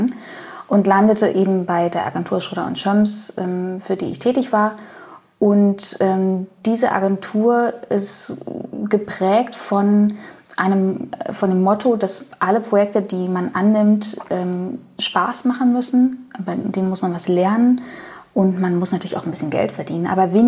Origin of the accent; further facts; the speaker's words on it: Berlin, Germany; born there; ich bin auch gebürtige Berlinerin, bin 37 Jahre alt